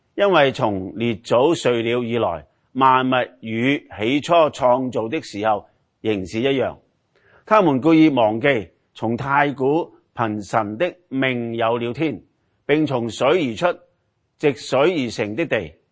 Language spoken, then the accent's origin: Chinese; Hong Kong; 我们来自香港都知道，不知道为什么政府和人民、警察和平民那个冲突越来越厉害